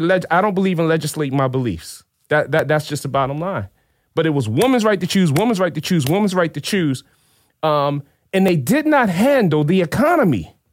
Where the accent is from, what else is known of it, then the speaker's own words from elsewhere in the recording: Chester, Pennsylvania, United States; I grew up in Chester. I grew up in Chester, PA, Delaware County